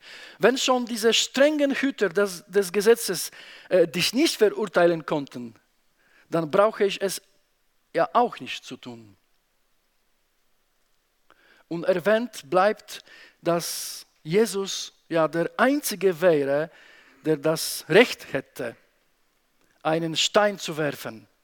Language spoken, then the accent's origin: German; Poland; German is a second language; Bei uns in Polen ist so, dass der Pastor, das ist eine Person, ja, das kommt noch von unserer Mentalität polnische, wo die Priester so ganz hoch über dem Volk sind.